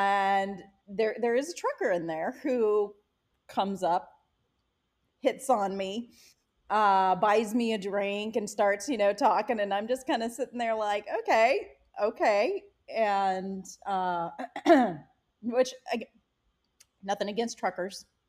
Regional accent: Lincoln, Nebraska, United States; moved away; I'm from Lincoln, yeah.

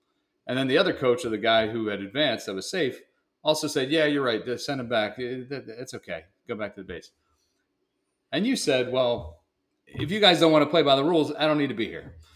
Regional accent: Northfield, New Jersey, United States; But hey, we developed a little of the street smarts that we wouldn't have otherwise had growing up in Northfield, New Jersey versus Atlantic City, Ducktown.

